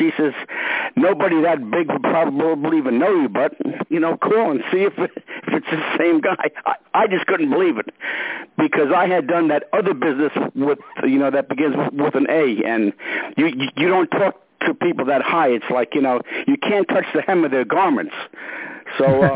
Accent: New York, United States; You know, and I'm from New York, so it's a little different accent.

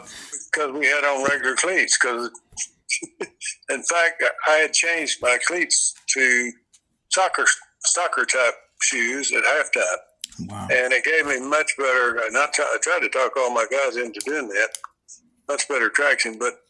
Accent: Texas, United States; I grew up in Texas.

